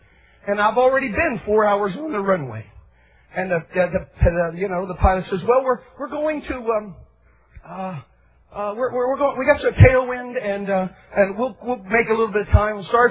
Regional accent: West Virginia, United States; I'm a kid from West Virginia, from a little coal mine town.

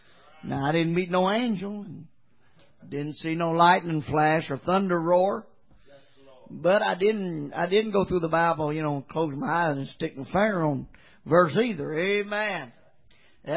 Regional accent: Morton's Gap, Kentucky, United States; I'm from Morton's Gap, Kentucky. Now you don't get no country than that. Hallelujah. When you're from Morton's Gap, Kentucky, and you leave there, anywhere you're going, you're going up.

